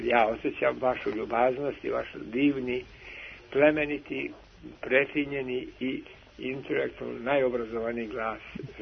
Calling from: Futog, Vojvodina, Serbia; Iz Futoga sam, jedan od slušalaca 60 godina divnog radija.

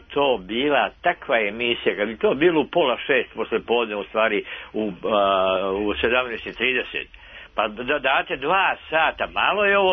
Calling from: Kosovo; Slušam ja vaš program, ja sam sa Kosmeta.

